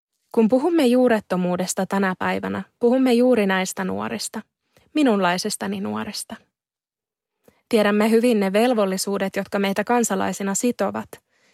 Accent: Kuopio, North Savo, Finland; Tiedoista ilmeni odotetusti syntymä kotikaupungissani Kuopiossa. Sitten seurasi yllätys. Syntymän yhteydessä kansalaisuuden kohdalla ei lukenut suomalainen.

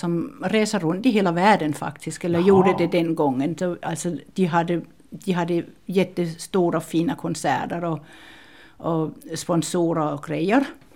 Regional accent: Copenhagen, Capital Region of Denmark, Denmark; born or raised there; Swedish is a second language; now in Finland

